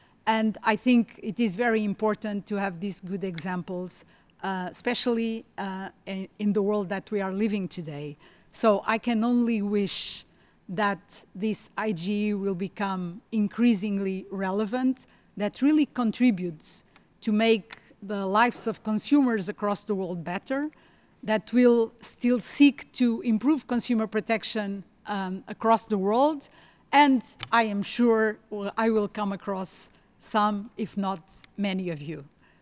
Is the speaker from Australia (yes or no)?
no; Portugal; because I'm from Portugal, all Latin American countries are extremely close to my heart.